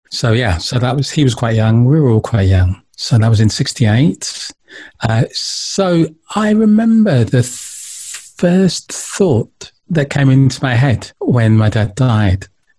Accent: London, United Kingdom; I was born in London. My family from Nigeria, and they came over in the 50s and had three children. I was the baby of the family.

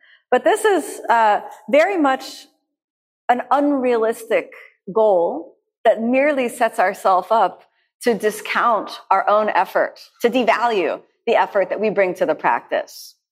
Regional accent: United States; now in Denmark; I said, I'm American, I like peanut butter, and I wanted to buy some peanut butter. And I went into the store in Denmark

